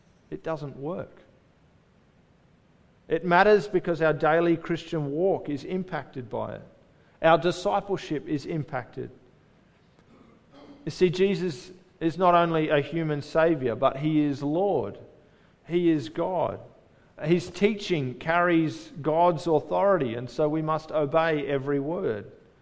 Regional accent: Indooroopilly, Queensland, Australia; the church we grew up in Indooroopilly. And not long after we moved to Sydney for Bible college

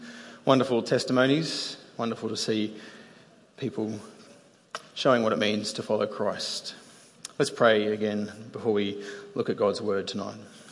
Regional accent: Australia; Australians are not real good at public displays of affection, or PDAs, as they're called.

